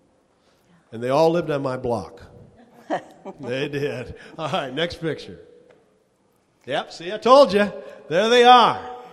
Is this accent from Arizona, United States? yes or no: no; Grayling, Michigan, United States; Now, I was raised in Grayling, Michigan, actually. I mean, from the sixth grade on, that's where we were.